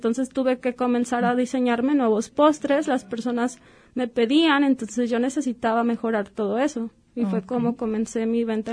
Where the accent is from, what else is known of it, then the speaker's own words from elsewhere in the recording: Casimiro Castillo, Jalisco, Mexico; comencé por una pequeña expo que hubo en mi pueblo. Yo vengo de Casimiro Castillo